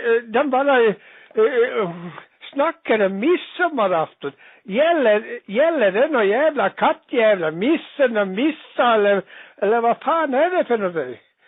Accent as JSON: {"language": "Swedish", "region": "Dalarna County", "country": "Sweden", "said": "Jag är själv ifrån Dalarna, men jag säger, jag kan svenska"}